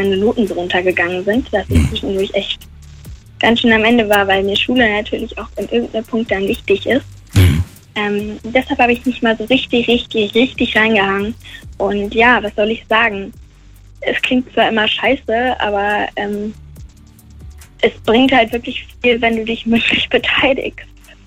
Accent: Bonn, North Rhine-Westphalia, Germany; Ich bin aus Bonn.

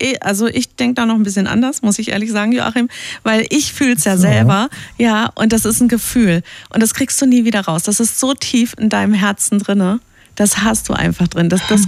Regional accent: Bad Wimpfen, Baden-Württemberg, Germany; An meine alte Heimat.

